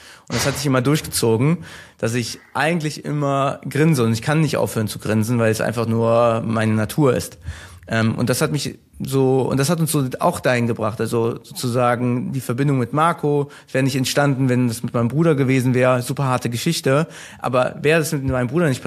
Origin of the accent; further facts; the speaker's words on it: Germany; Er ist halb Italiener, ich bin Türke, sind in Deutschland aufgewachsen, irgendwie südländischen Slang, der irgendwie auch da ist.